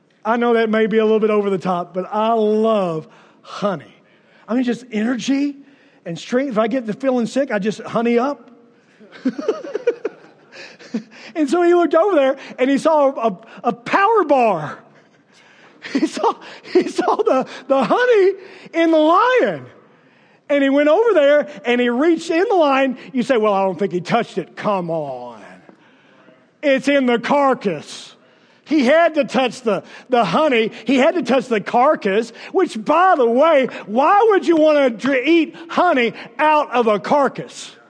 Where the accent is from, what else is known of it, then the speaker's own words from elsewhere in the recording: Kentucky, United States; I grew up in Kentucky, and every now and then you'd have what we call the paddy wagon.